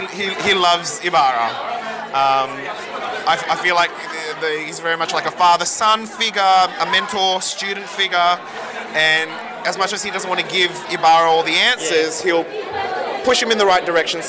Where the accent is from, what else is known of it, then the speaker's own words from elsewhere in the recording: Australia; Born and raised in Australia.